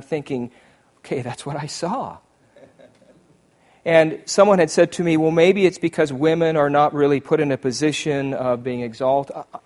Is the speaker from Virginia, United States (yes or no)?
no; Idaho, United States; And I was already introduced and said, I'm from Idaho, but I want to introduce my wife.